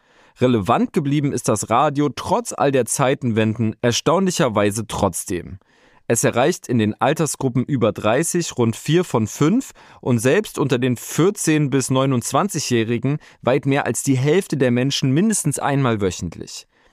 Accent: Weimar, Thuringia, Germany; Ich muss an dieser Stelle an das Bürgerradio in meiner Heimatstadt Weimar denken, an Radio Lotte.

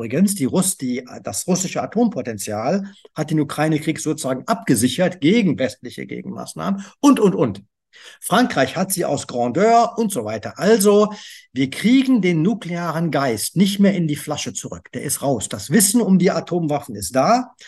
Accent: Bonn, North Rhine-Westphalia, Germany; Ich komme aus Bonn.

